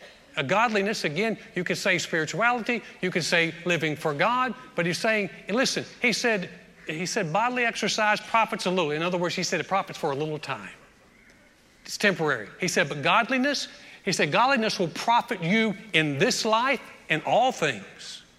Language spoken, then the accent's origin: English; the South, United States; We're from the South. That's what we do.